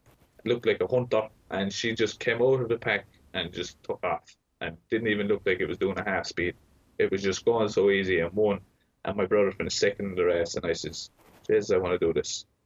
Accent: Killarney, Munster, Ireland; And I was leading rider on Killarney as well and got nothing for us. No prize, no. My hometown, I thought they'd have a big trophy or something for me.

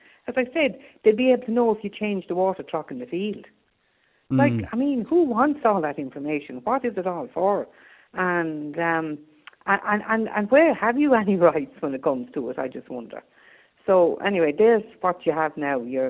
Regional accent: Woodenbridge, County Wicklow, Ireland; I remember as a small girl growing up in Wooden Bridge in Wicklow, we had a crow banger.

